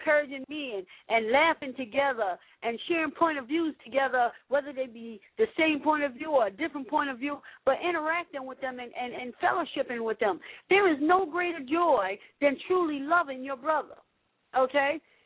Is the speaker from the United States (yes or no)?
yes; Staten Island, New York, United States; Oh, and by the way, Staten Island, that was my hometown that got tore up like that.